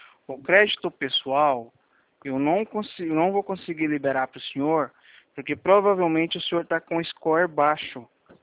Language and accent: Portuguese; Goiás, Brazil; É porque eu sou goiano, é por causa do sotaque que o senhor está achando que é de mim.